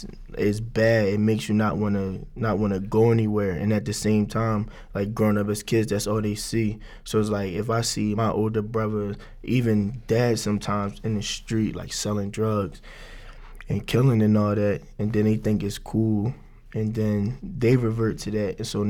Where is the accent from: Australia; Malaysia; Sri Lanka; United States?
United States; Philadelphia, Pennsylvania; Well, I'm from West Philadelphia, and like, it's not really a good place. Like where I'm from, like you see abandoned houses everywhere.